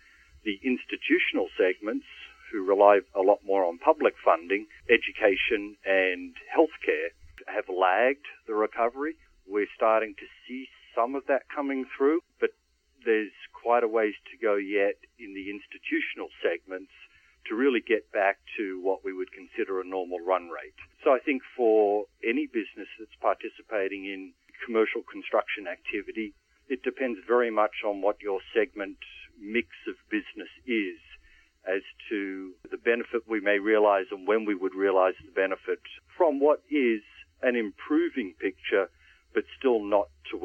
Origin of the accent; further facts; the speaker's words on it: Australia; now in United States; I actually started with Armstrong in Australia, which is my home country, but have been resident and living in the US for the last 15 years